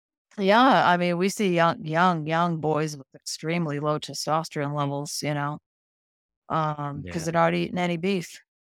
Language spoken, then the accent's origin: English; East Coast, United States; I grew up on the East Coast and I grew up right on the water.